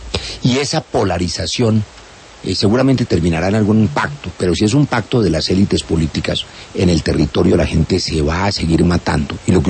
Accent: Colombia; se lo quiero agradecer como colombiano

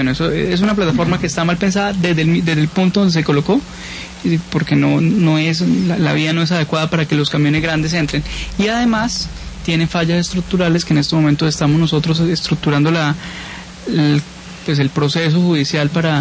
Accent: Bogotá, Colombia; que somos los bogotanos

